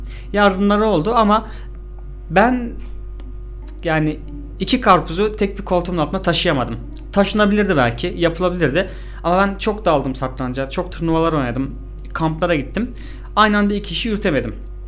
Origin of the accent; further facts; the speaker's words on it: Ankara, Turkey; born there; 1981 doğumluyum. Ankara'da doğdum.